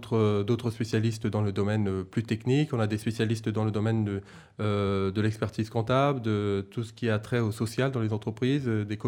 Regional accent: Central African Republic; now in France; Moi-même, je suis de la République centrafricaine Et donc, tous les trois, nous vivons en France.

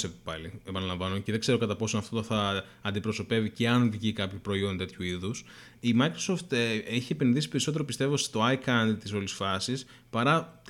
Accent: Greece; Ναι, επειδή είμαι Έλληνας και επειδή.

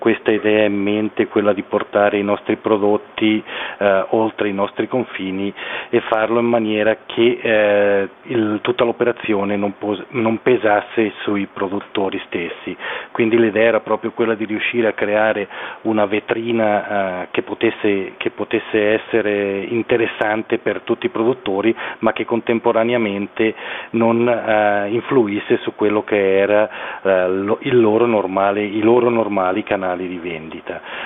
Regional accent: Graubünden, Switzerland; sono un poschiavino, sono nato e cresciuto nella Val Poschiavo, poi mi sono spostato oltre Bernina per i miei studi e quindi sono rientrato nella mia valle

